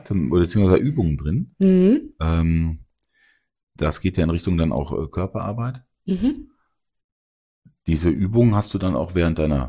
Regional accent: Datteln, North Rhine-Westphalia, Germany; ich hatte das Buch ja auch gefunden in Datteln, in meinem Heimatort

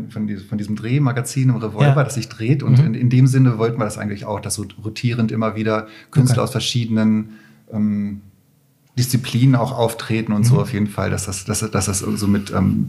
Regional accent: Barsinghausen, Lower Saxony, Germany; born or raised there; also born or lived in Katowice, Poland

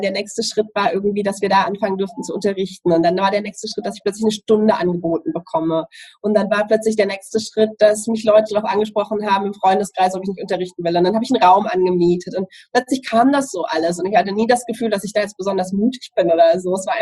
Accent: Southern Germany, Germany; ich komme aus Süddeutschland

